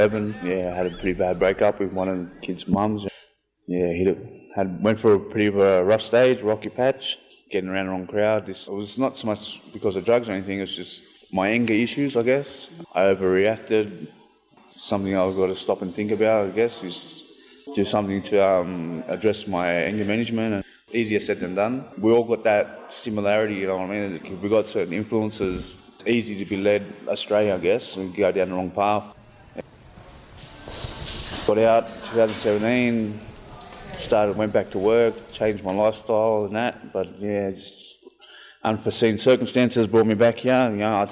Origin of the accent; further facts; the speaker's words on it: Miller, New South Wales, Australia; I'm from Miller, 2168. Dungutty, man. My dad grew up La Perouse and born and raised in Liverpool area. 35.